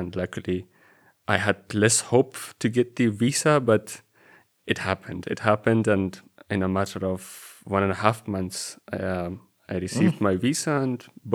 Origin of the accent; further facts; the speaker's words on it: Afghanistan; moved away as an adult; now in Germany; I come from Afghanistan. I came here in 2021, July, and I came here for my master's program